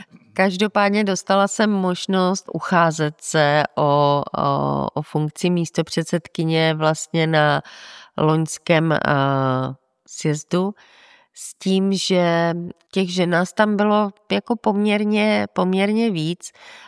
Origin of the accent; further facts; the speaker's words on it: Moravian-Silesian Region, Czechia; jsem tady z Moravskoslezského kraje